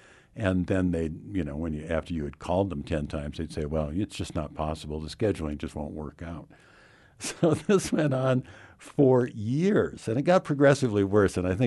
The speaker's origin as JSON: {"language": "English", "town": "Fairbanks", "region": "Alaska", "country": "United States", "said": "But I come from Fairbanks, Alaska, originally, and so that wasn't a daunting thing about it."}